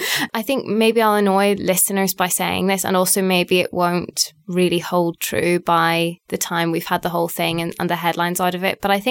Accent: United Kingdom; If you're actually thinking about what we as the British public were doing at that point, a lot of people were not going to restaurants by then.

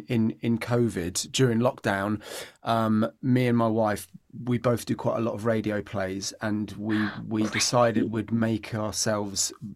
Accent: Southampton, South East England, United Kingdom; born there; now in Manchester, United Kingdom; In real life, I was born in Southampton.

